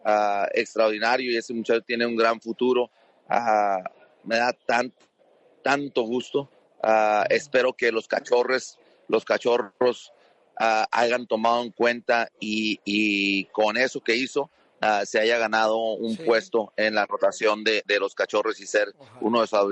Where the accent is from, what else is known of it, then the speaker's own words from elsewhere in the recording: Mexico; le di las gracias como mexicano.